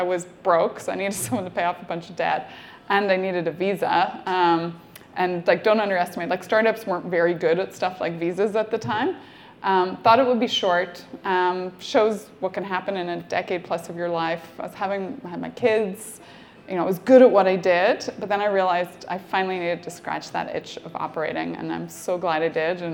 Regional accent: Northern Ireland, United Kingdom; growing up in Northern Ireland, there's also amazing work ethic and entrepreneurship.

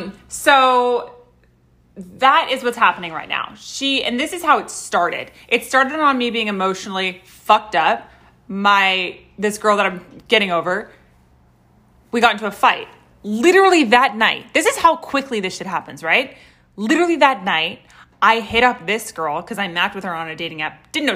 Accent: Los Angeles, California, United States; I'm from Los Angeles. Okay? Born and fucking raised.

